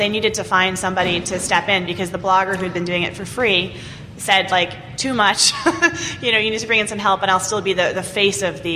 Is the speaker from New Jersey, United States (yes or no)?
no; Philadelphia, Pennsylvania, United States; I'm involved in a lot of different charities in my hometown. So if somebody wants to do something in Philadelphia, you know, I know a lot of people